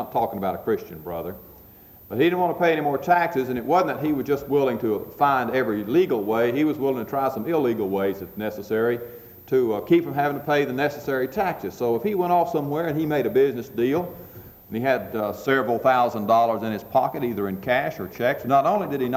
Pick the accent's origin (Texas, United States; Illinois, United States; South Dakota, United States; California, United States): Texas, United States; they give me a hard time because I'm from Texas.